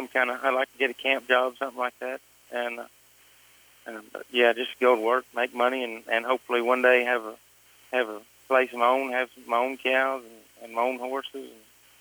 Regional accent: Paducah, Texas, United States; From Paducah, Texas.

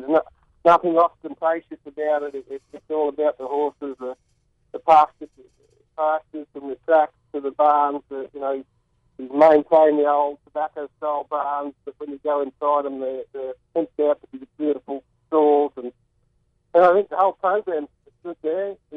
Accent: California, United States; I mean, we had a lot of fun growing up in Southern California.

